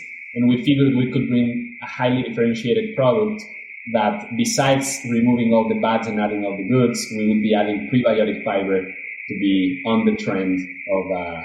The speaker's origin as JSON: {"language": "English", "country": "Ecuador", "second_language": "English", "moved": "as an adult", "lives_now": "Boston, United States", "said": "I'm originally from Ecuador, as you may have noticed from my accent. I've been in and out the country for the past, you know, 15 years, but in 2016, I moved to Boston to pursue my MBA. So I went to Babson College."}